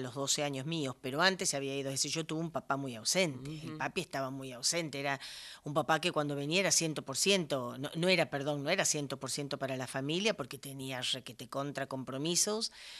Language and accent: Spanish; Buenos Aires, Argentina; born there; Capital Federal. Lo que pasa es que la gente cree, como yo arrastro las R y más o menos, entonces la gente dice, está minada, provinciana. Pero nací en la maternidad del Hospital Italiano.